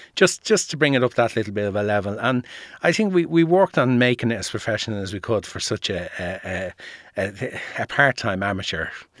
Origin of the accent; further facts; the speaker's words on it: Dublin, Leinster, Ireland; I grew up in Dublin, from Finglas originally.